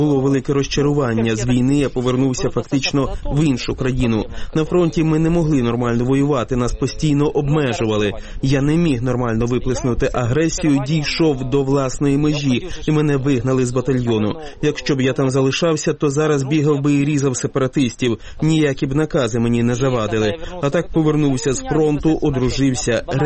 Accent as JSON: {"language": "Ukrainian", "town": "Donetsk", "region": "Donetsk Oblast", "country": "Ukraine", "said": "А я ж із Донецька."}